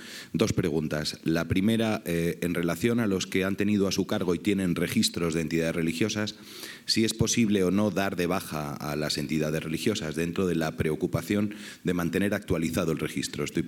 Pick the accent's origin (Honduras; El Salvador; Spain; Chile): Spain; En mi país, en España